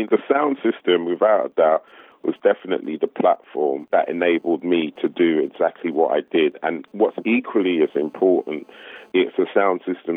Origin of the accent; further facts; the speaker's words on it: United Kingdom; So for us, as people who were now born and raised in Britain, with all the adversity going on